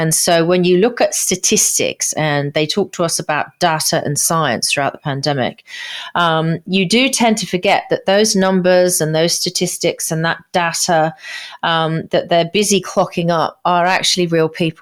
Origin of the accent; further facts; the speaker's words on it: United Kingdom; now in Australia; I'm not Australian. I'm British who lives in Australia.